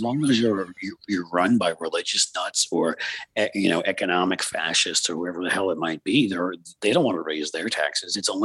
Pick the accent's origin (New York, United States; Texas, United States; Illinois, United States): New York, United States; New York City; also born or lived in Philadelphia / Washington, D.C.; I grew up on the East Coast in New York City and went to college in Philly and lived in D.C.